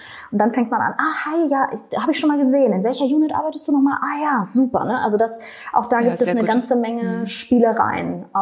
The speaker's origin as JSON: {"language": "German", "region": "Berlin", "country": "Germany", "said": "Ich komme aus Berlin, das rutscht dann so raus."}